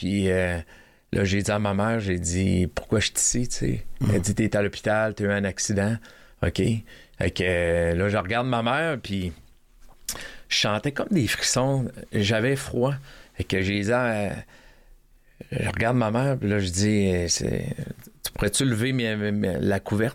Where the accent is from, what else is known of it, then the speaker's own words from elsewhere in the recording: Baie-Comeau, Quebec, Canada; Quand j'ai eu mon accident à 19 ans, moi je viens de Bécomo.